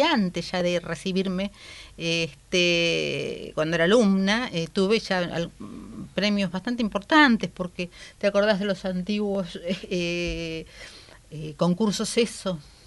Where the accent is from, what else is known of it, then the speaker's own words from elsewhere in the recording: La Plata, Buenos Aires Province, Argentina; Y la ciudad de La Plata, sí, que es de donde vengo.